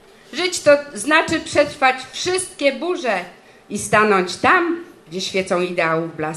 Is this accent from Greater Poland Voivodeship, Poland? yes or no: no; Łobzów, Lesser Poland, Poland; born there; Urodziłam się w Łobzowie.